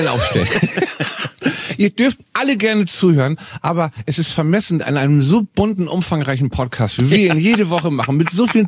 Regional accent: Northern Germany, Germany; Als Norddeutscher muss ich sagen

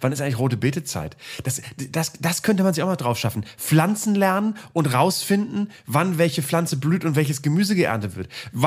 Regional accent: Northern Germany, Germany; also born or lived in Cologne; so viel Fröhlichkeit als Norddeutscher.

